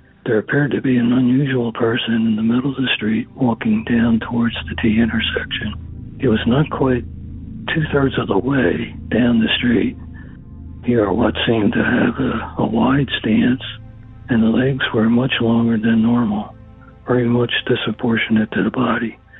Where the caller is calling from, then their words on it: San Marcos, Texas, United States; Hello, I'm calling from San Marcos, Texas.